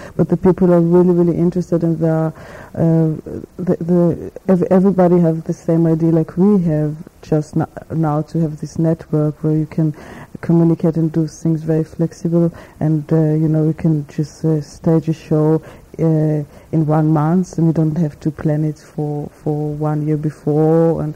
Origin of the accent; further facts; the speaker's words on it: Vienna, Austria; because we are from Vienna and you have this Viennese actionism